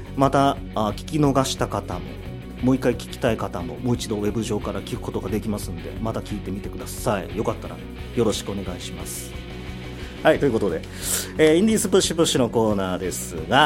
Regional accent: Nagasaki, Japan; 僕と同じ長崎県出身のバンドで

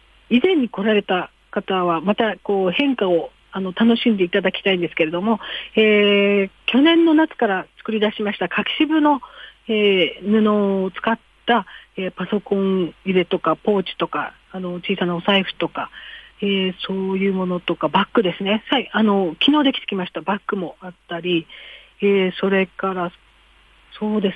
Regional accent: Fukushima, Japan; born there; そうですね、私はね福島の生まれですので

